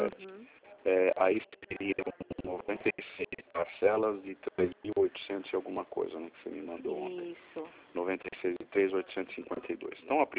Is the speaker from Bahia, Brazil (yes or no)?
no; São Paulo, Brazil; now in Florianópolis, Brazil; Eu moro hoje aqui em Florianópolis, né? Mas muitas coisas, como eu sou paulistano, né? Sou de São Paulo, estou aqui há 16 anos